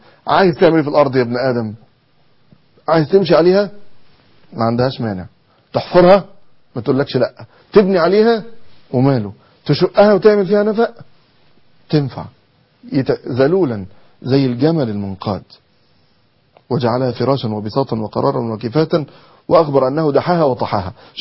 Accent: Egypt; عندنا في مصر

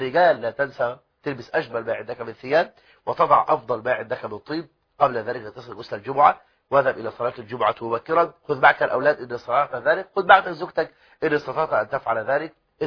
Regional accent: Egypt; بلدنا مصر والتي نحبها ملء السمع والبصر

